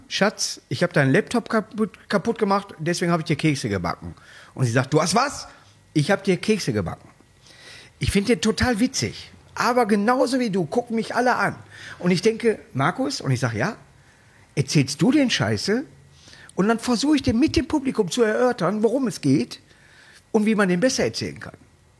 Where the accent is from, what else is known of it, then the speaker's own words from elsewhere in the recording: Duisburg, North Rhine-Westphalia, Germany; aus meiner Heimatstadt Duisburg.